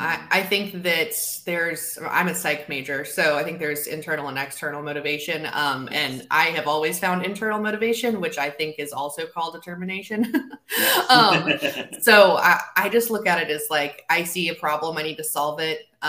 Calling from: Richmond, Virginia, United States; Joining you from Richmond, Virginia this morning.

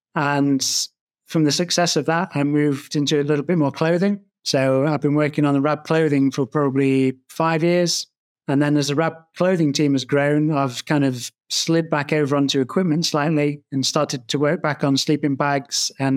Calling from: East Midlands, United Kingdom; I'm calling in from Derbyshire in the UK.

